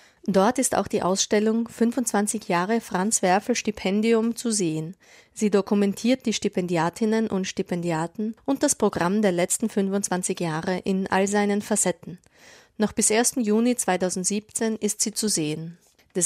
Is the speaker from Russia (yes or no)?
no; Vienna, Austria; Jetzt ist Bratislava für mich als Wienerin fast sowas wie unser verlängertes Wohnzimmer.